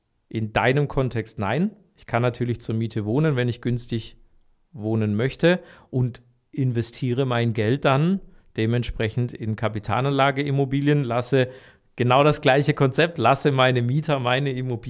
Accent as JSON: {"language": "German", "region": "Baden-Württemberg", "country": "Germany", "accent": "Swabian", "said": "ich bin ja sozusagen schwäbischer Badner, also Schwabenzer. Ich bin als Schwabe ins Badenland gezogen"}